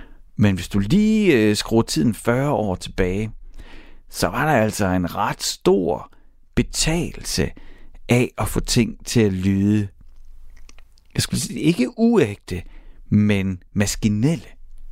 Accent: Horsens, Central Denmark Region, Denmark; Jeg er fra Horsens

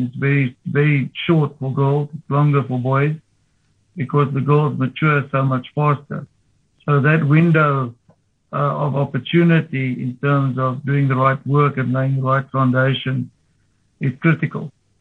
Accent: Pretoria, Gauteng, South Africa; She grew up in Johannesburg and I'm from Pretoria

